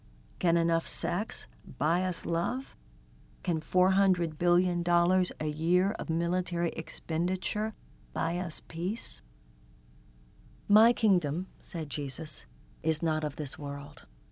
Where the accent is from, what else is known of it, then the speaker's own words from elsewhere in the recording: Texas, United States; When I was a child growing up in Texas, I used to witness the extraordinary sunsets that Texas skies are famous for.